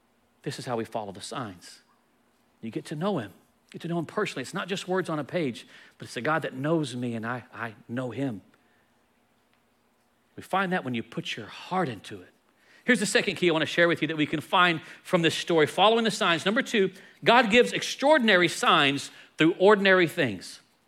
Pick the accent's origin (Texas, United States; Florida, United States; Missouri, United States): Texas, United States; I come from the Dallas-Fort Worth area, you can't see nothing.